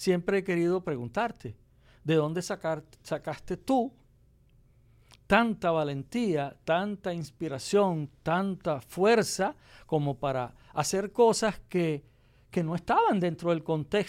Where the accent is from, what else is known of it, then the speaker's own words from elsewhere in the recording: Venezuela; born there; yo nací en Venezuela, fui el único que nació en Venezuela.